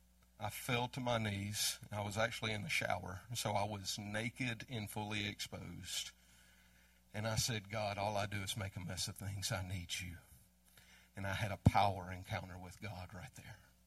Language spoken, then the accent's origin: English; Mississippi, United States; I am from Mississippi.